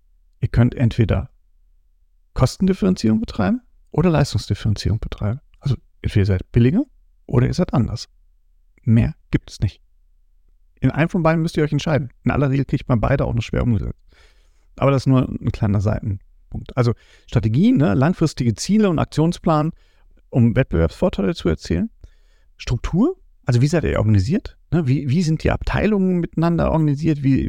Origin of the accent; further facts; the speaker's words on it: North Rhine-Westphalia, Germany; Und jetzt komme ich mal aus dem Ruhrgebiet